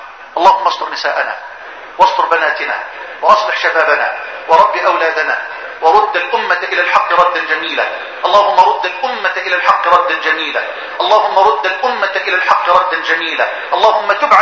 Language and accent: Arabic; Egypt; واجعل بلدنا مصر واحة للأمن والأمان وجميع بلاد